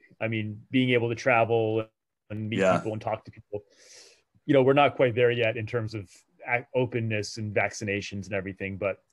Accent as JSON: {"language": "English", "region": "Rhode Island", "country": "United States", "tie": "born or raised there", "said": "To me, North Dakota was the most fascinating, exotic place in the country. growing up in Rhode Island, because you never saw a North Dakota license plate"}